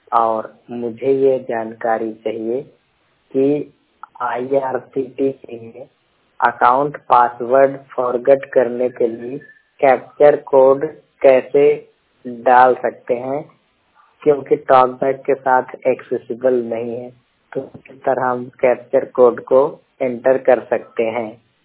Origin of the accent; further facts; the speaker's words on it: Rewa, Madhya Pradesh, India; मैं 100% दृष्टि बाधित हूँ। मैं मध्य प्रदेश स्थित रीवा जिले का निवासी हूँ और मैं काशी हिंदू विश्वविद्यालय में स्नातक प्रथम वर्ष कर रहा हूँ।